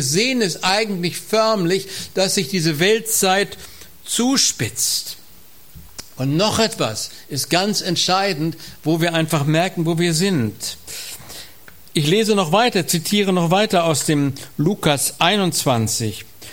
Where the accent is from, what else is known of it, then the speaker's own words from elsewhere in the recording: Germany; Und leider haben wir uns als Deutsche da auch mit schuldig gemacht und es ist eine Gnade, dass es unserem Land heute so gut geht.